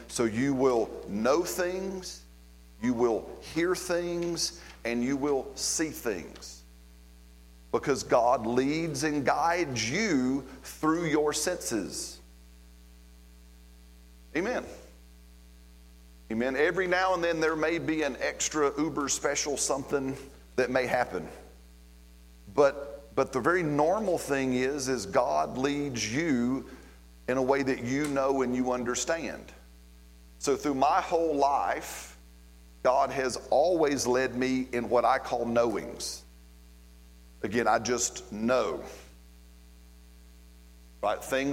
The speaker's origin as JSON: {"language": "English", "region": "Alabama", "country": "United States", "said": "I'm from Alabama, y'all. Did y'all know that? I mean, if you can't tell, I am not from around here, right?"}